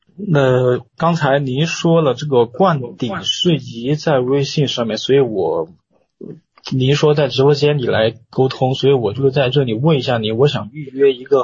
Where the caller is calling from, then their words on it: Xiamen, Fujian, China; 对，我目前在厦门